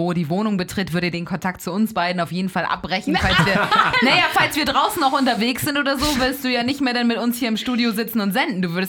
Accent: Elmshorn, Schleswig-Holstein, Germany; Bei uns in Elmshorn, da wo ich herkomme, sind zum Teil auch wirklich die Regale schon leer.

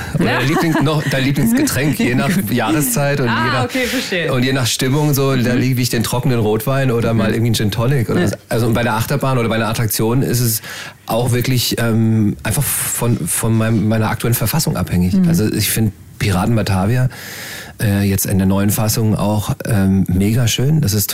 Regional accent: Freiburg, Baden-Württemberg, Germany; ich komme aus Freiburg

